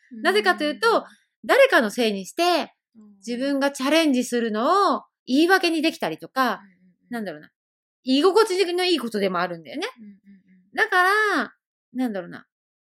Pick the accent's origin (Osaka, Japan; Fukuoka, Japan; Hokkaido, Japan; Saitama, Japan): Fukuoka, Japan; now in Tokyo, Japan; まあ私もね、田舎、福岡の田舎から出てきて、今東京住んでますけども、もう結局東京長いですけども